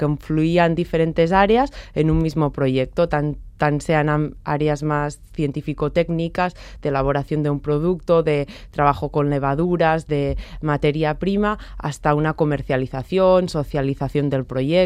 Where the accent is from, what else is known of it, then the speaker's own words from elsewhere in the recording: Girona, Catalonia, Spain; moved away as an adult; now in Bilbao, Spain; yo soy catalana, soy de Girona, pero hace unos años que estoy viviendo ya aquí en País Vasco y vivo en Bilbao actualmente.